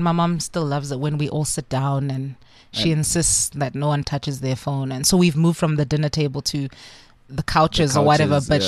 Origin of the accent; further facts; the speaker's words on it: South Africa; I'm South African.